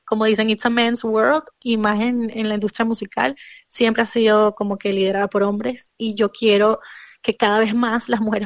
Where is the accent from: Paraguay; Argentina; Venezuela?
Venezuela; Y luego voy a estar yo, por supuesto, que soy venezolana.